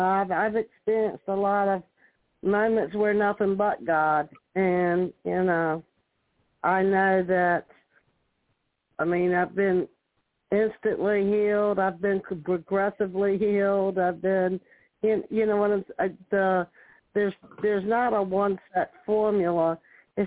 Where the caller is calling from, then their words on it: Virginia, United States; from Virginia.